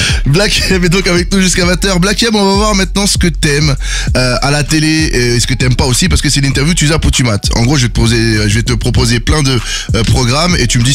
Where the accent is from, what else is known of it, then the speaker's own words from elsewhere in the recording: Cameroon; Je suis Camerounais Congolais, moi, j'ai deux chances.